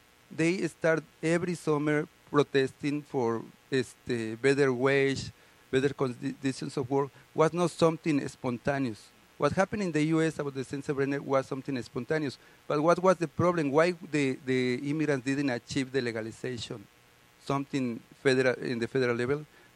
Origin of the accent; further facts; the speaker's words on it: Mexico City, Mexico; But I grew up in Mexico City, in a big city, in 1980s when I was a teenager.